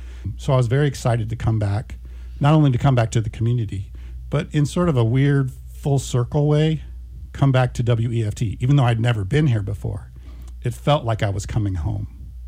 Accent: Champaign, Illinois, United States; moved away as an adult; I'm born and raised in Champaign. I went to Champaign Centennial, went to Parkland College, got my degree there. And then I moved away. 40 years ago, I moved away

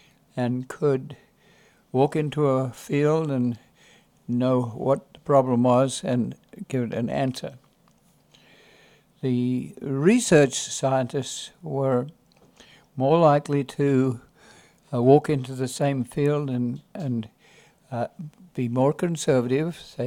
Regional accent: Australia; moved away as an adult; now in United States; So I I came to this country from Australia.

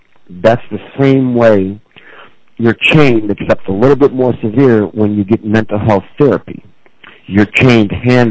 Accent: Chicago, Illinois, United States; The Ravenswood area. I went to St. Benedict's grade school and high school and grew up on the northwest side of Chicago.

